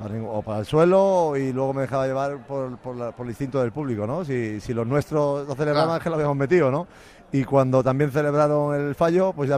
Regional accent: Andalusia, Spain; yo soy andaluz y como andaluz

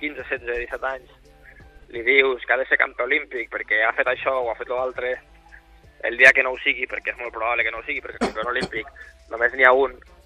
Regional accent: Alpicat, Catalonia, Spain; Es diu Alpicat.

